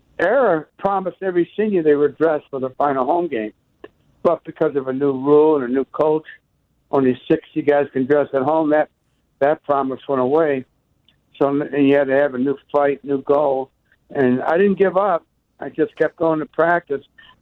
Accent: Chicago, Illinois, United States; Where are you? I'm from the Chicago area.

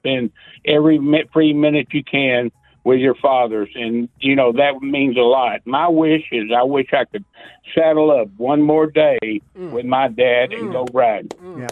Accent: Carthage, Texas, United States; from Carthage, Texas.

